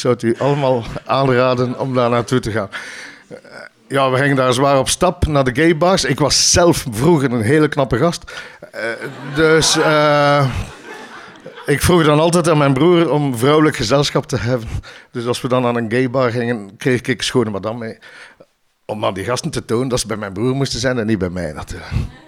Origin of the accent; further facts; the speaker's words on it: Ledeberg, East Flanders, Belgium; Ik ben zelf van Ledenberg, hè, let op.